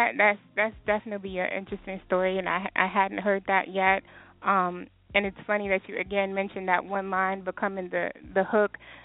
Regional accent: Killeen, Texas, United States; So I want to talk about when I first got wind of you, because I'm from Killeen, Texas.

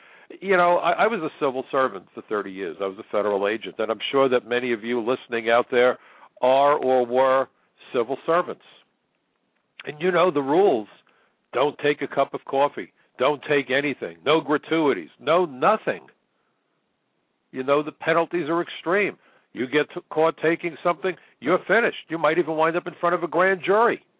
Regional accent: New York, United States; accent: New York; I'm a New Yorker. If you can't tell by my accent, I even went to Brooklyn College. You can't be more Brooklyn or New York than that.

